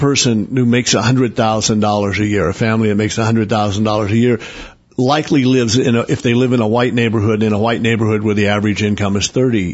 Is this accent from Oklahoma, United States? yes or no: yes; Oklahoma, United States; When I was growing up in Oklahoma, people, my dad's friends would sue the government for fishing rights of a river in eastern Oklahoma